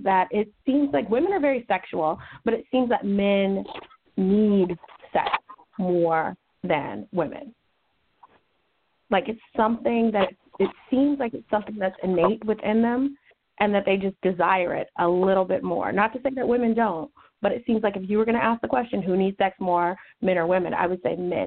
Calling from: Seattle, Washington, United States; I'm calling from Seattle, even though I have a 404 area code number.

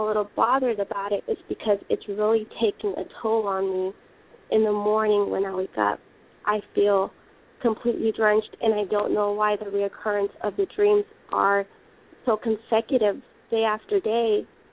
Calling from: Maryland, United States; I'm calling from the state of Maryland.

